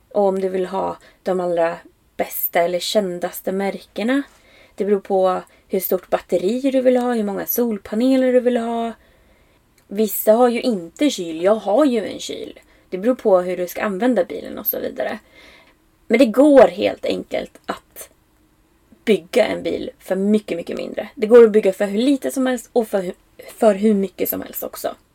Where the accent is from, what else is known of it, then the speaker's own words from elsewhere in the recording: Västerås, Västmanland County, Sweden; moved away as an adult; Just nu sitter jag i min bil i Västerås. Jag kommer ju faktiskt från Västerås ursprungligen. Men det var väldigt många år sedan som jag bodde här. Jag tror jag var typ 21 när jag flyttade därifrån.